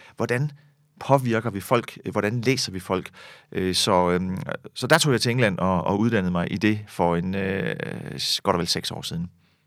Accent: Herning, Central Denmark Region, Denmark; born there; Jeg er født i Herning, har faktisk altid kørt flere spor i mit liv.

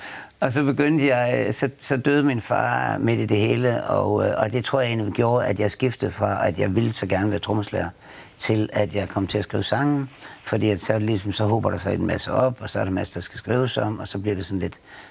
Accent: Aarhus, Central Denmark Region, Denmark; born there; Det er jeg. Ja. Jeg er født på Trøjborg.

